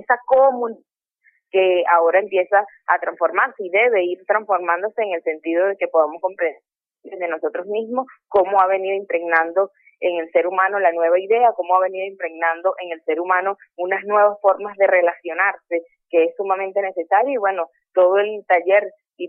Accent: Venezuela; nosotros como venezolanos

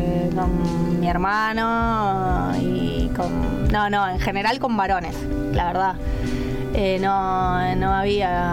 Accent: Monte Grande, Buenos Aires Province, Argentina; Había en el barrio, yo soy de Monte Grande, y en la ciudad había un montón de clubes para jugar al fútbol para varones.

